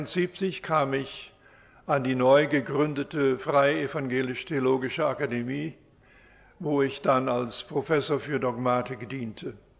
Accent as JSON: {"language": "German", "country": "Canada", "tie": "born or raised there", "said": "Wir sind in Kanada aufgewachsen, haben dort den Herrn gefunden, haben dort Gemeinschaft gehabt, in zunächst deutschsprachigen Gemeinden"}